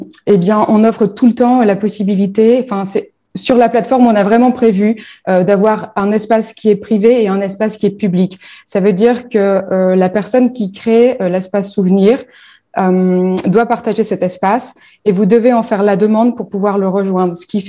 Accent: northern France, France; Moi, je suis native du nord de la France où finalement les liens familiaux sont toujours très forts.

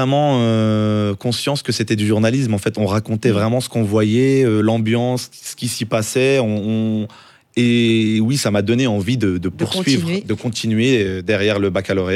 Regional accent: France; Exactement, je suis né ici

